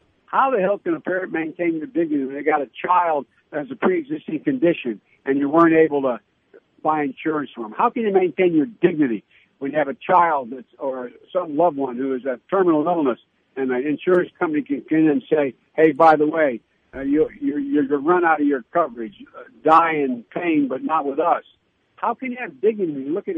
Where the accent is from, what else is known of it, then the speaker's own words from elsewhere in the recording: Delaware, United States; like they did up in my home state of Delaware, used to be a big auto manufacturer